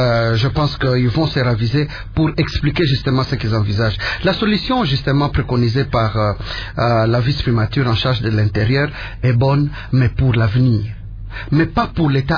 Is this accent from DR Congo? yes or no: yes; DR Congo; en tant que Congolais, en tant que patriotes